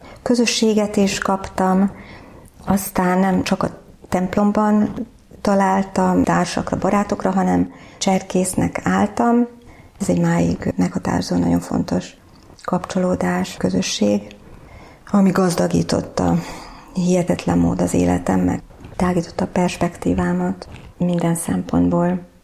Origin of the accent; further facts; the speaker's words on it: Budapest, Hungary; Budapesten születtem, ott nőttem fel.